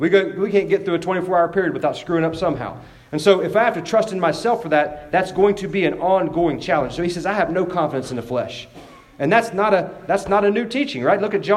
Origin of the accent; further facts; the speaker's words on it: West Virginia, United States; and I'm from West Virginia, so this is in West Virginia talk, all right?